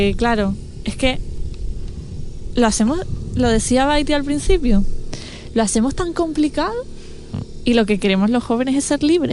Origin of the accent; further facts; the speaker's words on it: Canary Islands, Spain; Mira, una cosa que caracteriza a la juventud de Fuerteventura, que estamos tan acostumbrados a coger un avión para todo